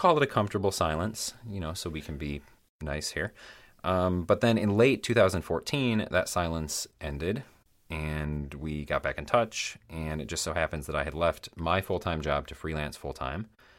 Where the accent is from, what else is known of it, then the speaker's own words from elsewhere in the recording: Michigan, United States; So I was born and raised in Michigan's Upper Peninsula. Yes, Michigan has an Upper Peninsula, but I'm currently living outside of Chicago, so Midwest to Midwest.